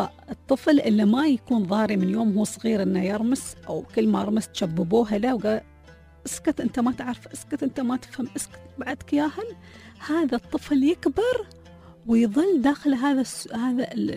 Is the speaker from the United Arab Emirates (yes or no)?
yes; United Arab Emirates; accent: Emirati; عن رمستنا وعن لهجتنا الإماراتية المحلية